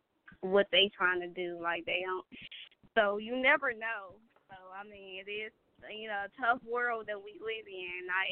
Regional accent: Gary, Indiana, United States; I'm from the hood, too, so I understand your struggle. I'm from Gary, Indiana, the hood of the hood.

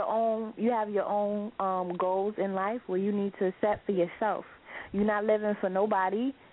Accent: Atlanta, Georgia, United States; also born or lived in Brooklyn; Yeah, so if anybody's from New York, I'm going to represent, even from Atlanta. I lived in Atlanta for a couple of years, went to high school, middle school, everything.

